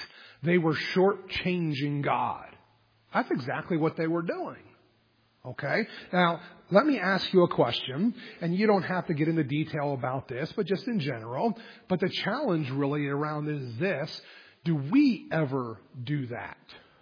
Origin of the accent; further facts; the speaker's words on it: Harrisburg, United States; I remember our church back that I grew up in Harrisburg